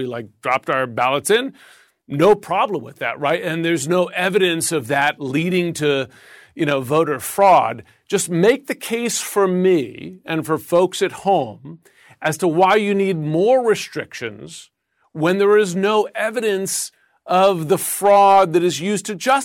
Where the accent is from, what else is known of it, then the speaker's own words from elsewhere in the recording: United States; And I've watched this very closely because I'm an American.